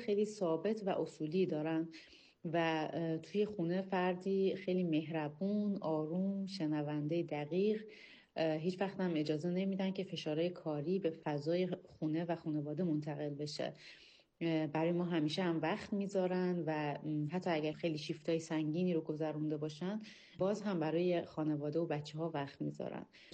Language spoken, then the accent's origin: Persian; Mashhad, Razavi Khorasan, Iran; فرزند آقای دکتر، فرزند دوم که متولد سال 73 هم و در مشهد به دنیا اومدم. الانم مشهد هستم